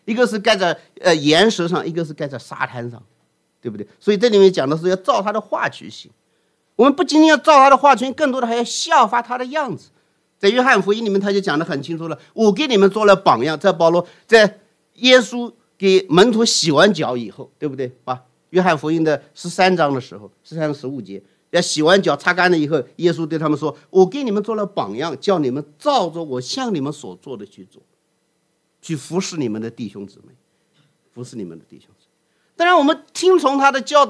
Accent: China; 我们中国人非常熟悉的一个谚语

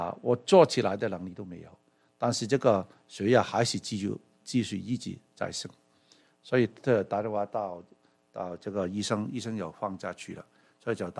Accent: Hong Kong; 38年前，我们香港人好几百万人

